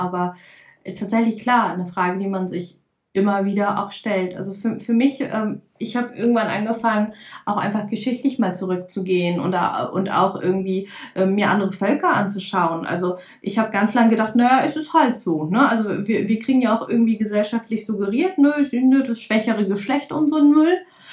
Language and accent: German; Lower Saxony, Germany; ich komme aus der Lüneburger Heide, also Castortransport und so ist halt unser Nachbar. Landkreis.